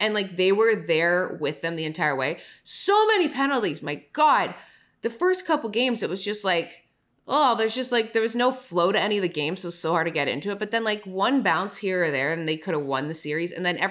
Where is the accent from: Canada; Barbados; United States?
Canada; Toronto, Ontario; You know, I'm from Toronto.